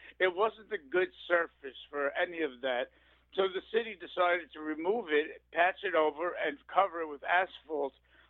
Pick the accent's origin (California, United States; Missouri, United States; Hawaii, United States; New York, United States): New York, United States; Brooklyn; also born or lived in Long Island; I was born in Brooklyn, New York, of Italian family. We're all the Italians. And when I went to high school out in Long Island, Sachem, I had roots out in Long Island.